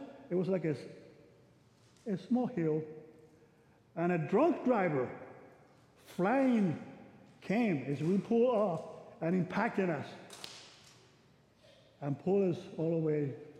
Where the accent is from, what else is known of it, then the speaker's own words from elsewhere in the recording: Puerto Rico; now in United States; came to my hometown, Puerto Rico, and we got together, and the coach came. I played basketball in Puerto Rico.